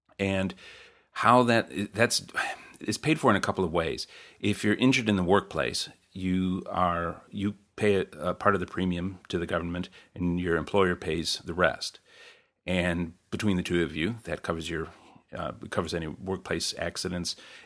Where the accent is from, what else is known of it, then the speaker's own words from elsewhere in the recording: United States; as an American, I feel very uncomfortable if I don't have health insurance.